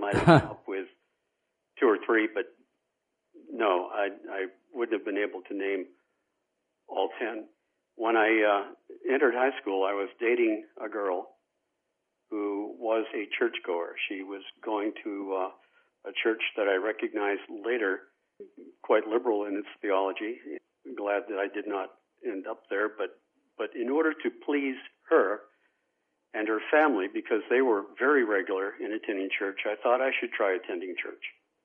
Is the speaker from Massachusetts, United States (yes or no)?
yes; Boston, Massachusetts, United States; born there; I was born outside of Boston, Massachusetts, into a family that was really not a Christian family.